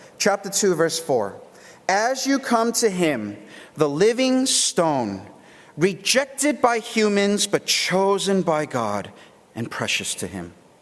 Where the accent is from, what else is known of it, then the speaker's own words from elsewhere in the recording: United States; I grew up in the States, so if you've ever watched any cartoons or TV or whatever, you know what I'm talking about.